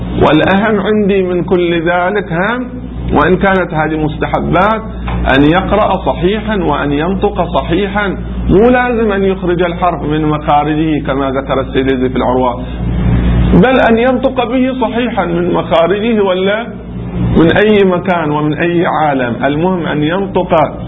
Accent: Qatif, Eastern Province, Saudi Arabia; مو عندنا في القطيف الناس يقولوا صراط الذين

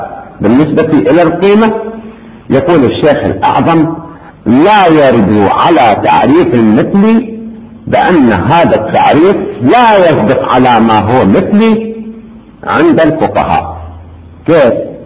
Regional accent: Iraq; عندنا في العراق الحنطة الكردية، الحنطة الكربلائية، الحنطة البغدادية، لها أنواع

